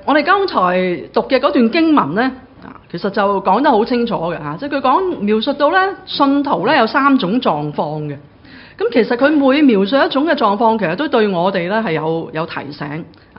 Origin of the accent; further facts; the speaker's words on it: Guangdong, China; 我们广东人都有句说话的